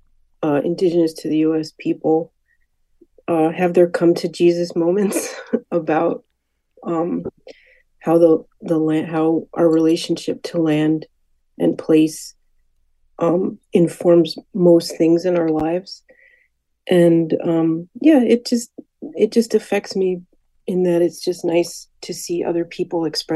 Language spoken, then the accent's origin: English; Hartford, Connecticut, United States; Yeah, I was born and raised in Hartford.